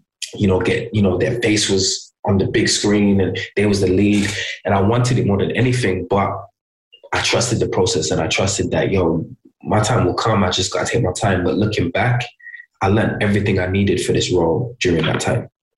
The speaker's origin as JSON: {"language": "English", "town": "Birmingham", "region": "West Midlands", "country": "United Kingdom", "said": "But obviously, I'm from Birmingham"}